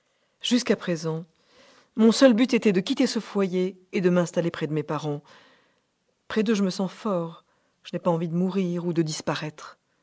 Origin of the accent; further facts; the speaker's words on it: Belfort, Bourgogne-Franche-Comté, France; Je viens de Belfort. J'aime aller à Belfort.